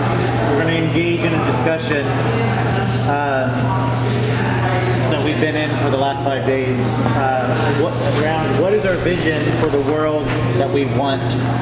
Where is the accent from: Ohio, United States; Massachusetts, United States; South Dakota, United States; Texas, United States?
Texas, United States; And if I mumble, because I'm from Texas, that happens, let me know.